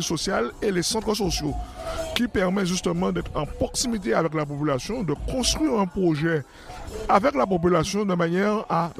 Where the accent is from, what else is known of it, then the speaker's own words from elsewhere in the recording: Guadeloupe, France; Quand on est Guadeloupéen, on aime la Guadeloupe.